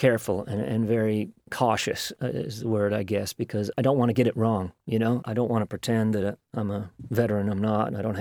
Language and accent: English; New England, United States; And I can see that as an outsider because I grew up in New England, 2,000 miles away.